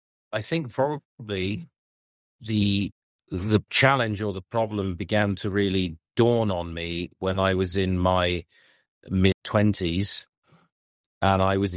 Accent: North East England, United Kingdom; And I opened the pages of that little book as an English young man in Northern England teaching.

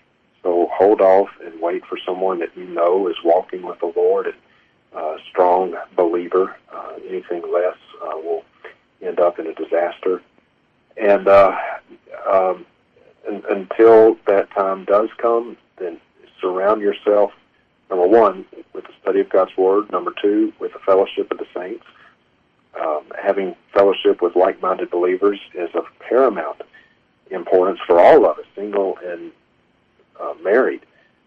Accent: Mississippi, United States; I mean, long story short, I'm from Mississippi. My wife is from Montana. We met in California

